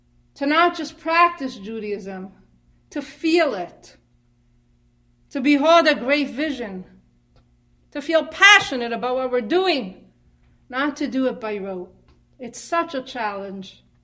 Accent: Khislavichi, Smolensk Oblast, Russia; I attended Cheder in Kaslavish. It was a small town on the border of White Russia and Russia proper. My father, his father of Moshe, was rabbi of the town.

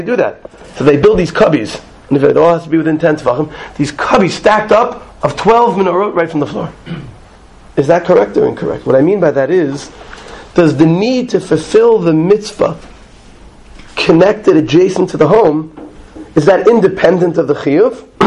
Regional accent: New York, United States; When I was a kid growing up in New York, I never saw anyone lighting outside.

